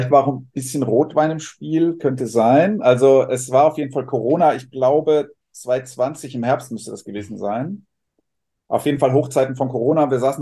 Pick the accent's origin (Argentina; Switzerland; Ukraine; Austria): Switzerland; Ich bin eigentlich Schweizer. Deswegen fehlen mir hier die Berge.